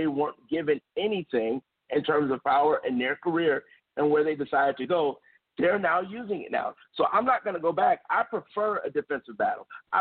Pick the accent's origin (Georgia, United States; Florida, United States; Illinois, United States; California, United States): Illinois, United States; Chicago; Let me say this again. I'm from Chicago.